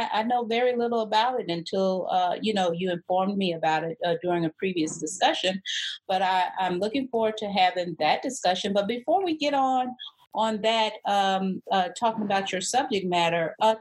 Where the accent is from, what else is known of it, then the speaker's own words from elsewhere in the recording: Texas, United States; as y'all know, I'm a Texan, and I love me some Texas.